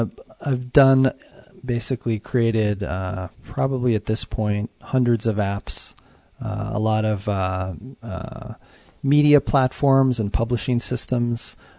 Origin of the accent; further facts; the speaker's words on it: Boulder, Colorado, United States; I grew up in Boulder, Colorado.